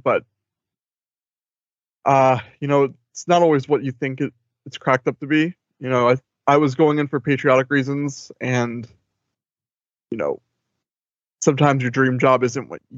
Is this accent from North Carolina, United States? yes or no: yes; Matthews, North Carolina, United States; moved away as an adult; also born or lived in Baltimore, Maryland; But yeah, so I moved from Baltimore, Maryland when I was like 3 to Matthews, North Carolina. And that's where I, you know, I grew up until I was 18 and I left for the Army.